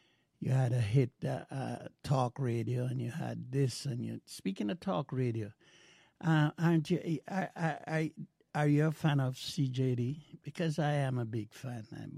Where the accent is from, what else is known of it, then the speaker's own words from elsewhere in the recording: Jamaica; moved away; Because this is how we heard music back in the days of growing up in Jamaica.